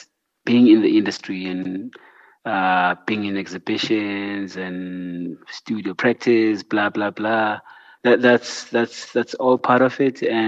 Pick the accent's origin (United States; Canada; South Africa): South Africa